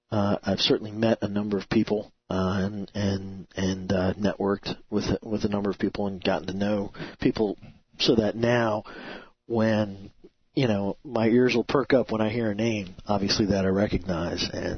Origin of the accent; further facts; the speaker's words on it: Maryland, United States; So I'm originally from Maryland, from the Baltimore, D.C. area.